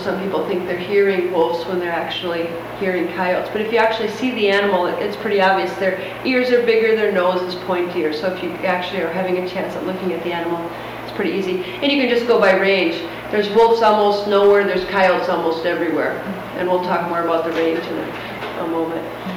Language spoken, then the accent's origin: English; Minnesota, United States; Minnesota, my home state, which I'm quite proud.